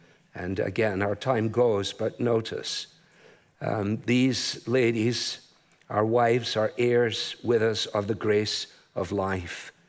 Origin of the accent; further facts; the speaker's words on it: Glasgow, Scotland, United Kingdom; I remember as a boy this kind of stuff when I was growing up in Glasgow.